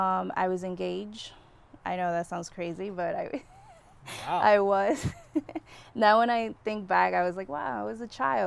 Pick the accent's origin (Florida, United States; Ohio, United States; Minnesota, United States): Florida, United States; Miami; moved away as an adult; Drugs are like second nature, you know, so that's growing up in Miami.